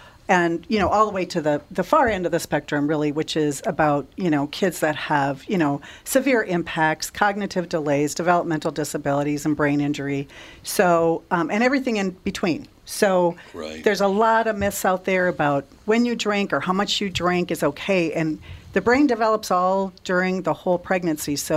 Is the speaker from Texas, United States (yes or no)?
no; Litchfield, Minnesota, United States; I grew up in Litchfield, Minnesota.